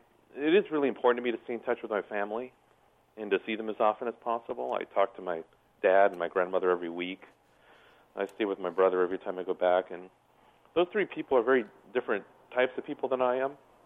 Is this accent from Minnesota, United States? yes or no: yes; Minnesota, United States; I was mostly thinking of the kinds of people I grew up with in Minnesota and knew in the Midwest, knew in North Dakota and Wisconsin, Iowa and Illinois, other places I've spent a lot of time.